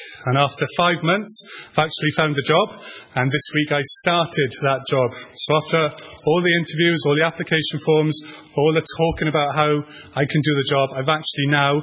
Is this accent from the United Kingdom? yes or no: yes; Bargoed, Wales, United Kingdom; accent: Valleys; to my old culture, which is the valleys in Bargoed, which is where I used to go to school. So if my valley accent starts coming back, I'm sorry